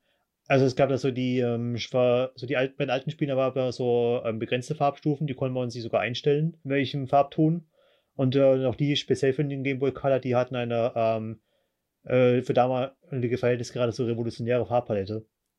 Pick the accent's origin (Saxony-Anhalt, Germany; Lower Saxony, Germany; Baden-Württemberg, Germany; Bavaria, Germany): Baden-Württemberg, Germany; mein Heimatort ist gerade mal so rund so circa 20 Kilometer von Straßburg entfernt. So eine gewisse französische Nähe ist auch dann in unserer Kultur enthalten.